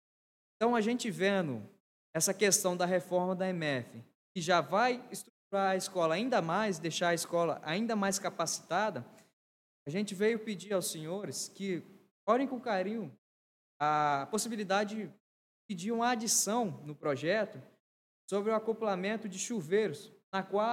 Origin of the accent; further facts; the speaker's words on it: São Gabriel da Palha, Espírito Santo, Brazil; born there; now in Vila Valério, Brazil; sou nascido em São Gabriel da Palha, mas sou residente em Vila Valério. Sou participante da Igreja Luterana e do Morro, do lado do Poço da Ana.